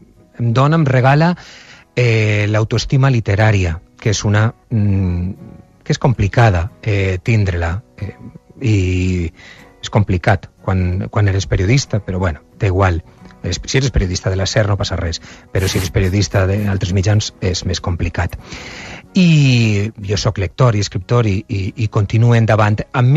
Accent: Valencian Community, Spain; És com tot el món ha d'anar a la Tomatina, que és la festa del meu poble, una vegada

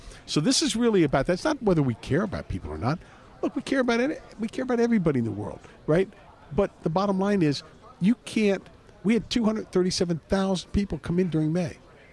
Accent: United States; As an American, why should you be exposed to that?

